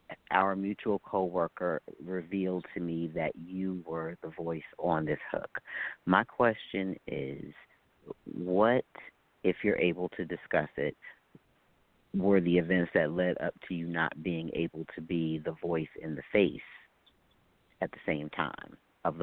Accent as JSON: {"language": "English", "region": "Virginia", "country": "United States", "said": "Yeah, we're DMV family. No. We're from Virginia, so we get it."}